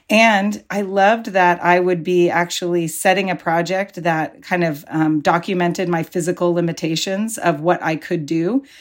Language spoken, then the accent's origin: English; Pacifica, California, United States; when I was growing up in Pacifica